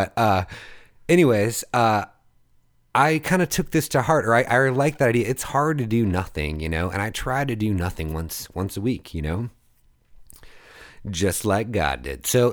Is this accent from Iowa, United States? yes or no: yes; Iowa, United States; since I'm from Iowa